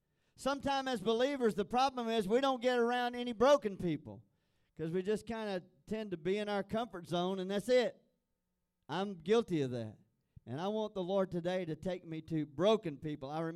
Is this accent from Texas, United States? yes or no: yes; Texas, United States; And so I said, being a Texan, "I'm not going.